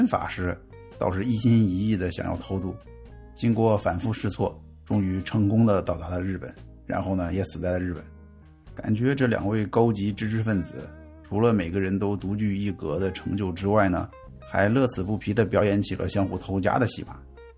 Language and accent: Chinese; China; 我给人家解释我是从中国来的